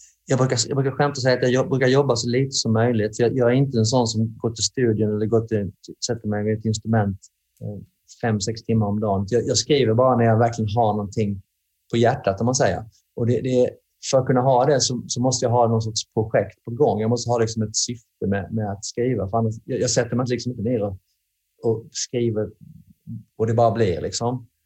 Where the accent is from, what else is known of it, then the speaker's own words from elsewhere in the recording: Sweden; ingen visste ju någonting om oss, och vi var från Sverige, vilket var väldigt udda